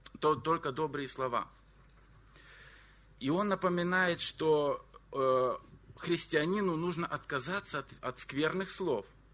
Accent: Moldova; так как я сам из Молдовы родом

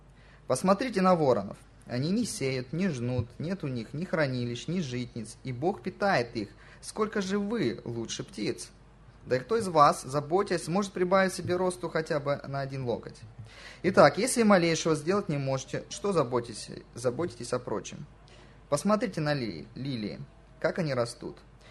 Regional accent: Krasnodar, Krasnodar Krai, Russia; Вы знаете, я из Краснодара, в регионе там тоже очень много торговых центров построили.

